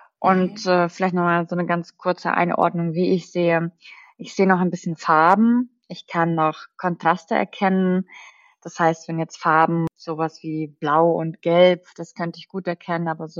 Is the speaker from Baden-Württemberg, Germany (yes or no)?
no; Bavaria, Germany; also born or lived in Kazakhstan / Russia; Ich komme gebürtig aus Kasachstan, bin dann über einen kleinen Weg nach Deutschland gekommen, über einen Umweg über Russland und bin jetzt seit 2004 in Deutschland, habe eine Zeit lang in Bayern gelebt, dort bin ich auch aufgewachsen